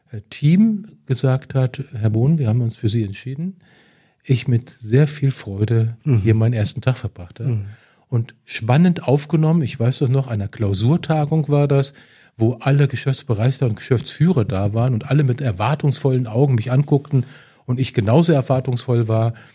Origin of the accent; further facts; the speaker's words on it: Marburg, Hesse, Germany; ich komme doch aus Marburg, kann doch vorbeikommen.